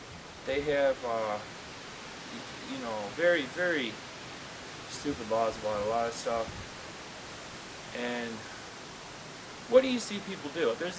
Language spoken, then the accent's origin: English; Illinois, United States; now in Cleveland, United States; Now, actually, I'm not from Cleveland. I'm not from around here originally. I grew up in the Chicago area, and my wife grew up in California.